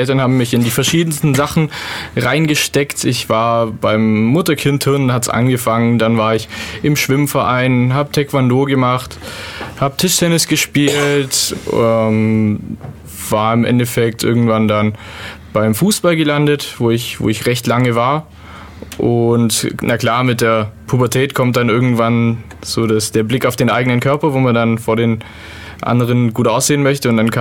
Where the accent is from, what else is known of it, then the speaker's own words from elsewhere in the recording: Ulm, Baden-Württemberg, Germany; also born or lived in Munich; diesen Trend muss ich in meine Heimatstadt mehr oder weniger bringen und bin dann aus München zurückgekommen nach Ulm